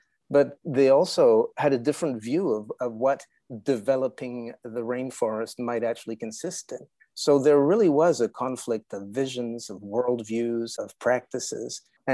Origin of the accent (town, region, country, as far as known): Canada; born there